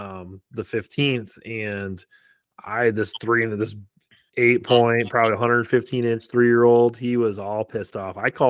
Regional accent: Michigan, United States; but like my home state of Michigan, like, I like having two buck tags.

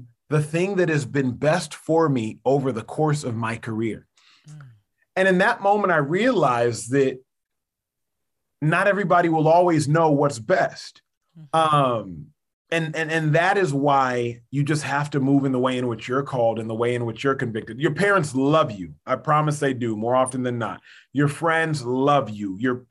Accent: Nigeria; I am the son of Nigerian parents, born and raised in Nigeria.

